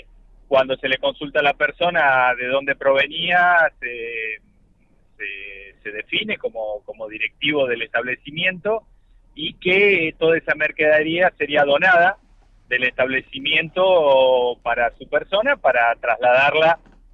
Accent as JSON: {"language": "Spanish", "region": "Río Negro", "country": "Argentina", "said": "Para los que somos del Alto Valle, para los que conocen el Alto Valle"}